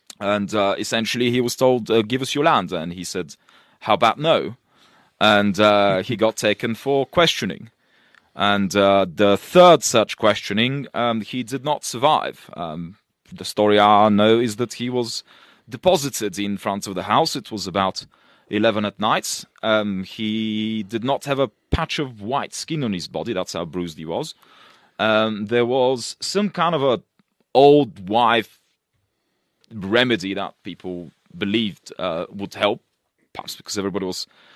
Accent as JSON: {"language": "English", "country": "Russia", "tie": "born or raised there", "also_born_or_lived": "Bulgaria", "said": "born in Bulgaria of mixed Polish and Turkish heritage, and grew up in Russia and went to school there. I still remember Russia when it was a Soviet Union."}